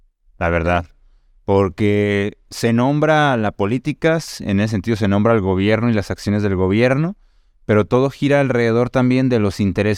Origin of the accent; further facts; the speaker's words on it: Mexico; creo que uno como mexicano, cuando se entera de que hay una herencia de por medio, ya empiezas a imaginarte muchas cosas, ¿no?